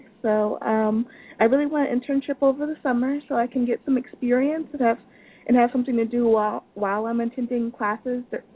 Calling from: Florida, United States; Yes, I'm calling from Florida.

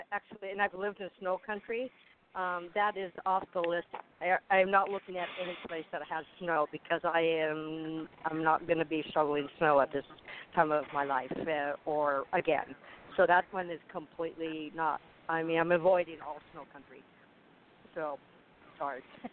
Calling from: Arizona, United States; I'm in Arizona.

